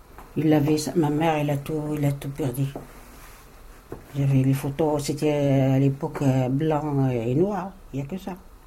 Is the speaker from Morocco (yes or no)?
yes; Morocco; moved away as an adult; now in France; Ça, c'est moi. Quand je suis venue du Maroc, j'avais 35 ans, là. Quand je suis venue.